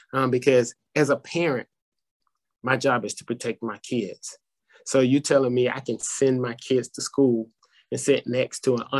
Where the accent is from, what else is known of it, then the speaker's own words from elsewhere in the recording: Madison, United States; because I grew up in Madison, right? I grew up in a totally different area from you